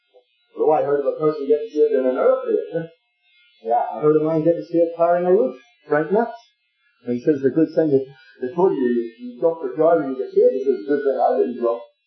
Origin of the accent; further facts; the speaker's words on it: Ireland; Well, I'm from Ireland and you don't know.